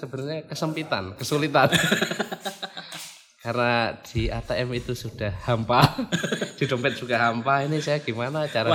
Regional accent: Riau, Indonesia; also born or lived in Yogyakarta; now in Mojokerto, Indonesia; saya memang bukan orang sini. Saya aslinya orang Riau. Saya Riau.

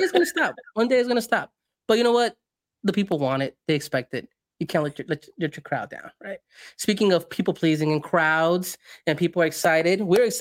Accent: Los Angeles, California, United States; I'm from California, as you can tell, my LA, my swag.

